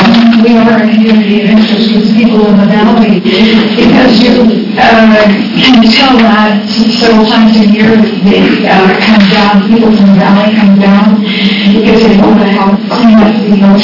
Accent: Oklahoma, United States; I'm from Oklahoma.

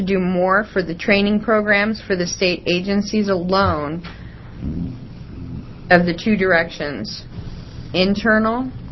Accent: Hillsboro, Oregon, United States; I'm from Hillsboro, Oregon.

